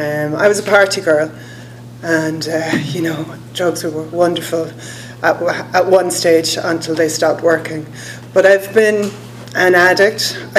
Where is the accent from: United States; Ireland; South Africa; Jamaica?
Ireland; Cork, Munster; And the last one was back in November in Cork, in my hometown, and that was so different.